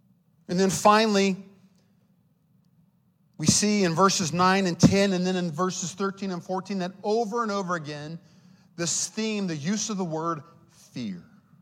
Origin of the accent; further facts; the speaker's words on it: Ohio, United States; Many of you know I was raised in Ohio. I'm the product of my mother who is Anglo and my father who is African-American, living in an all-white, small, rural town